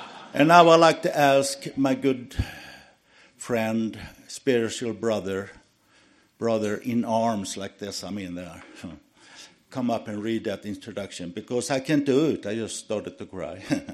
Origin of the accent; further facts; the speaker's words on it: Sweden; English is a second language; We are born and raised in Sweden, and we're happy for that.